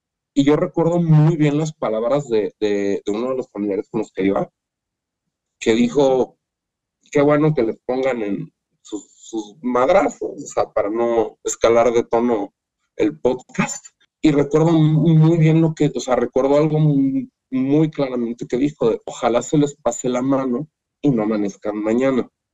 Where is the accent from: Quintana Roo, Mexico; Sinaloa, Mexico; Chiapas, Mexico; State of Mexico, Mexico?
Chiapas, Mexico; Yo soy chiapaneca.